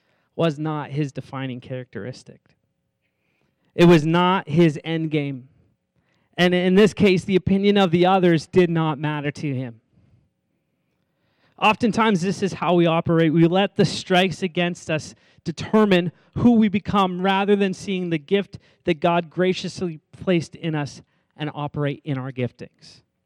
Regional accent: the Maritimes, Canada; Like, I came from a place from the Maritimes where it wasn't super visible. But then I flew out, and I went to the big city of Toronto, and I saw it.

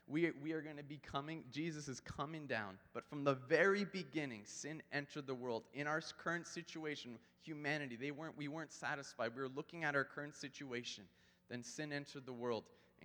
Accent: Canada; These Krispy Kreme donuts, sorry, we're Canadian.

